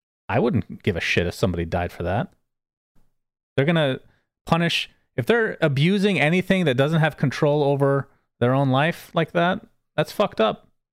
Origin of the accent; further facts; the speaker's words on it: United States; Everybody makes fun of me for saying Schadenfreude Stooge. I'm American.